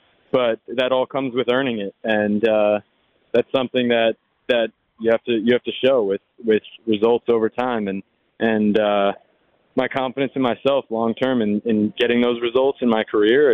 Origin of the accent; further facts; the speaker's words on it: New Jersey, United States; That's mostly growing up in the New Jersey area, and my dad playing for the Yankees.